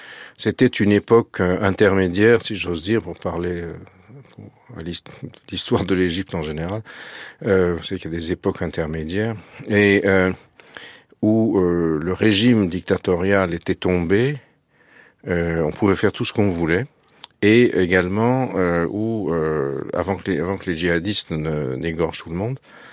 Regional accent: Nice, Provence-Alpes-Côte d'Azur, France; also born or lived in Menton; mon enfance méditerranéenne à Nice et à Menton, où j'avais une arrière-grand-mère très très pieuse. Mes parents étaient communistes et moi j'étais athée, je le suis toujours

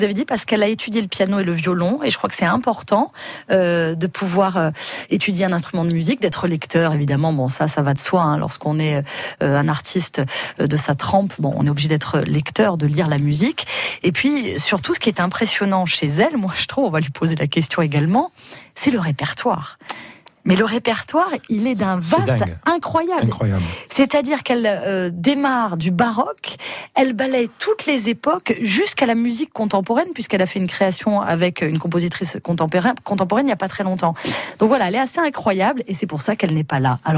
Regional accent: Corte, Corsica, France; lorsqu'on est mezzo-soprano, qu'on vient de Corté, c'est-à-dire qu'on vient d'une petite île

